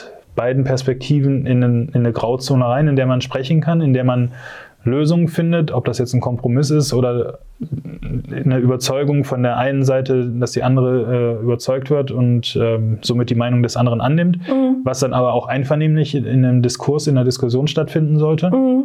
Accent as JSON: {"language": "German", "region": "North Rhine-Westphalia", "country": "Germany", "said": "Nein, ich komme aus dem Ruhrgebiet"}